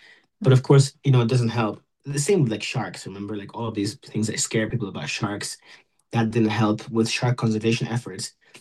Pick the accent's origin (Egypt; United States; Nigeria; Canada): Egypt; also born or lived in United Kingdom; So I'm originally from Egypt